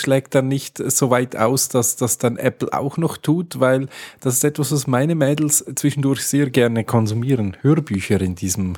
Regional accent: Switzerland; Ja, bei uns in der Schweiz gibt es bei euch auch schon mittlerweile wieder Bank

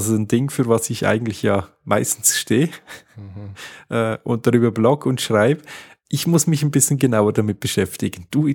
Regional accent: Switzerland; Bei uns in der Schweiz bekommt man jedes Jahr eigentlich ein neues Telefonbuch zugeschickt.

